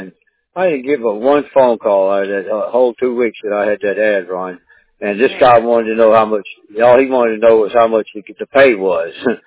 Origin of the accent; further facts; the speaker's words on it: East Coast, United States; The Texas heat's different. It really is. I'm from the East Coast, so.